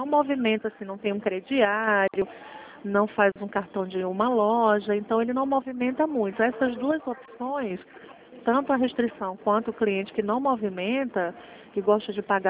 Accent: João Pessoa, Paraíba, Brazil; Eu vim de João Pessoa, você conhece?

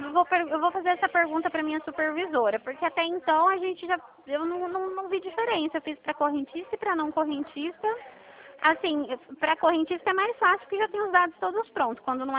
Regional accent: Dracena, São Paulo, Brazil; É 18, meu DDD. Eu sou de Dracena.

